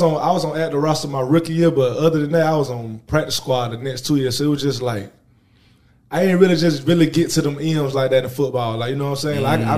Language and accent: English; Dublin, Georgia, United States; Yeah, I'm from Georgia. I'm from South Georgia, Dublin.